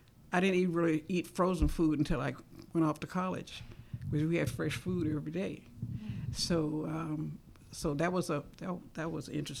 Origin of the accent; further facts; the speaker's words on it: Richmond, Virginia, United States; born there; Oh, I was born in Richmond, Virginia.